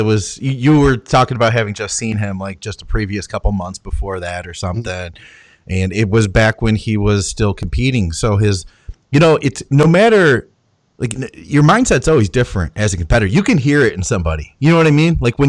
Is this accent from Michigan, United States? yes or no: yes; Detroit, Michigan, United States; Yeah, I'm from Detroit, so I'm in the same boat with you right now.